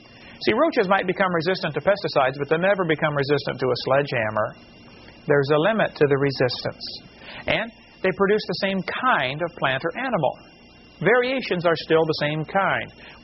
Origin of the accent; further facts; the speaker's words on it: Illinois, United States; I come from Illinois, corn country.